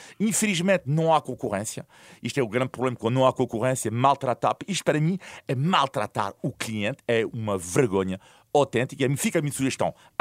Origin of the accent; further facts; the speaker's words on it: France; Portuguese is a second language; sou de origem italiana, e quando estou em França, e sou também, nasci em França, fui educado em França, de origem italiana, mas nasci em França, educado em França